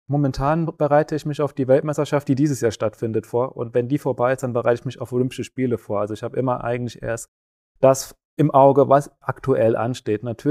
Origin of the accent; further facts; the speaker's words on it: Zweibrücken, Rhineland-Palatinate, Germany; Mein Haupttrainingsort ist tatsächlich Zweibrücken, wo ich aufgewachsen bin, groß geworden bin. Da ist auch mein Heimatverein.